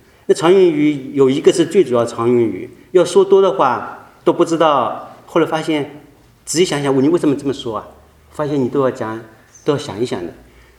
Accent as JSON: {"language": "Chinese", "country": "China", "tie": "born or raised there", "said": "再打个比方，我是在江浙一带长大的"}